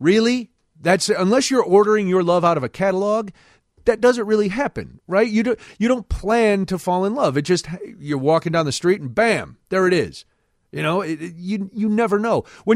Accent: Ireland; I am Irish

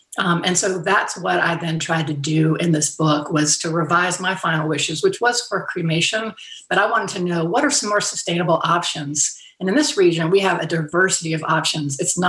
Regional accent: Fairhope, Alabama, United States; I can speak for myself that I haven't been to my hometown in Fairhope, Alabama in 2 years because of the pandemic. But this year I am going back home.

